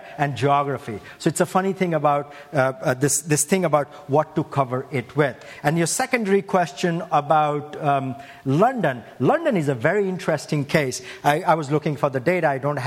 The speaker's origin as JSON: {"language": "English", "country": "India", "tie": "born or raised there", "said": "I grew up in India."}